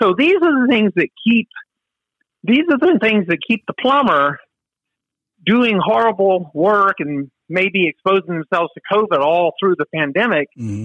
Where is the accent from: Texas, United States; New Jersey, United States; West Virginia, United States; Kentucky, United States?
Texas, United States; I grew up in Texas. I never met a plumber that didn't fit that criteria